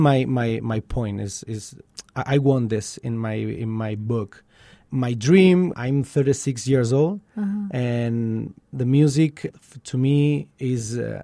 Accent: Barcelona, Catalonia, Spain; English is a second language; Yeah, I'm from Barcelona. And El Paso is a strange city for me 4 years ago. Mm-hmm. And right now is like my second home.

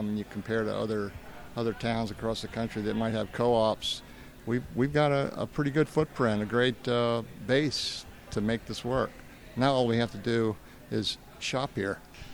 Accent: Normal, Illinois, United States; I'm from Normal, live in Normal.

